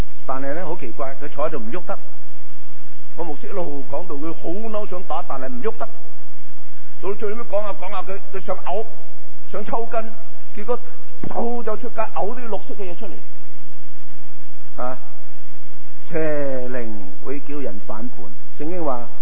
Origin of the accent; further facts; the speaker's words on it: China; 但我们中国人就是这样的